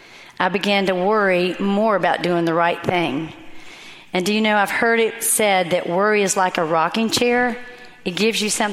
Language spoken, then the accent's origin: English; Columbia, South Carolina, United States; I grew up here in Columbia in a wonderful home.